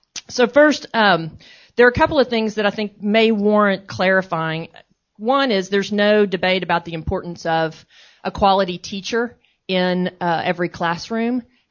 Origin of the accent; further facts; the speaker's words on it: Texas, United States; So I'm from Texas, if you didn't guess by the accent.